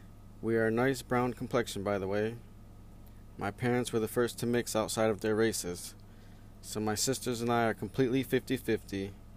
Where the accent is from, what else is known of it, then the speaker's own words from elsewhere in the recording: Pittsfield, Massachusetts, United States; born there; So, I was born in Pittsfield, Mass, on July 8th, 1987. … My mother named me that after a friend's middle name.